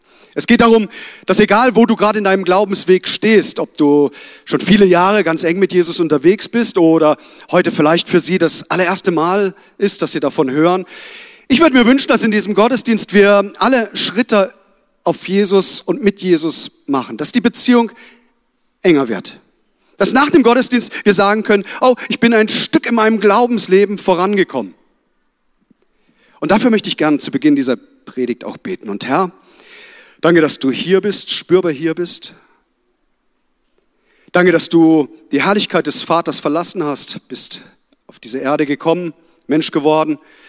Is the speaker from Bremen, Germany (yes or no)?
no; Kehl, Baden-Württemberg, Germany; born there; Ich habe mich in der Adventszeit auch auf den Weg gemacht in meine Geburtsstadt. Das ist nicht Bethlehem, sondern Kehl am Rhein.